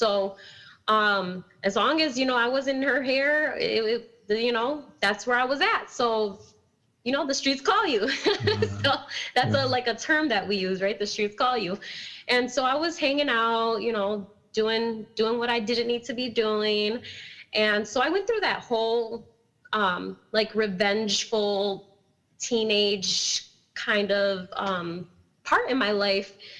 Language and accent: English; Milwaukee, Wisconsin, United States; also born or lived in Sheboygan; I was born in Sheboygan, but I was raised here in Milwaukee South Side. So I've spent all of my life on the South Side.